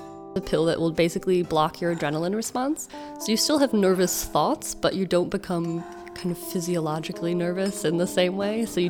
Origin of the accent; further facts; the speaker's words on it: Huntsville, Alabama, United States; There's this woman from my hometown, from Huntsville, Alabama, who's an incredible opera singer.